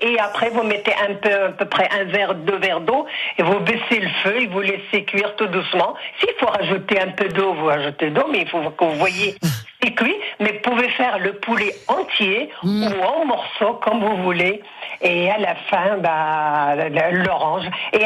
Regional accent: Tangier, Tanger-Tetouan-Al Hoceima, Morocco; De Tanger, du Maroc, de Tanger.

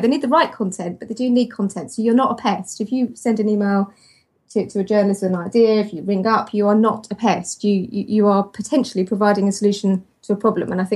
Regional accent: United Kingdom; I keep apologizing, I'm very British of me to interrupt.

